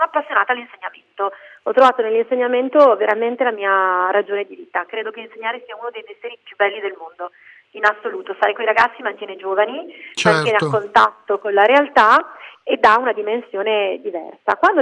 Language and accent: Italian; Busto Arsizio, Lombardy, Italy; Per scelta ho deciso di ritornare nella mia città, io sono di Busto Arsizio